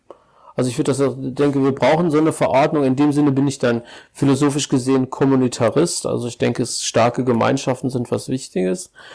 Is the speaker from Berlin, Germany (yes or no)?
no; Ennepetal, North Rhine-Westphalia, Germany; Immer noch aus dem Ruhrgebiet, Ennepetal.